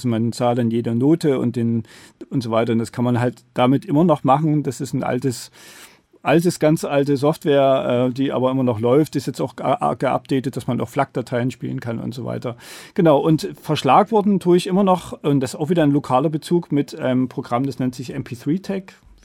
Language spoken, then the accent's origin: German; Dresden, Saxony, Germany; also ich bin ja in Dresden in der DDR groß geworden